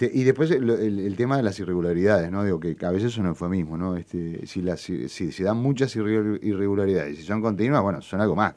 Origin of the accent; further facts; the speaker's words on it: Uruguay; los uruguayos